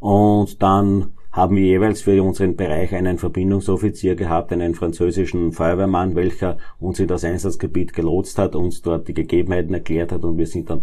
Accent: Lower Austria, Austria; bei uns in Österreich. Ich komme aus dem Bezirk Neunkirchen

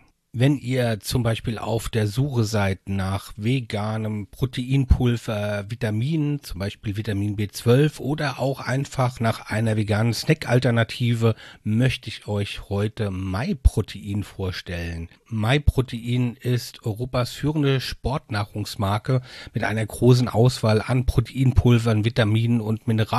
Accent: Mainz, Rhineland-Palatinate, Germany; wir sind beide aus Mainz

